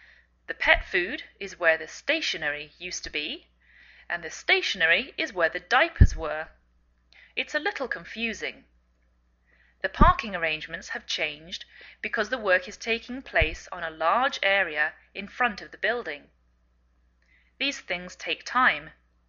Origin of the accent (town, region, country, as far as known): England, United Kingdom; now in United States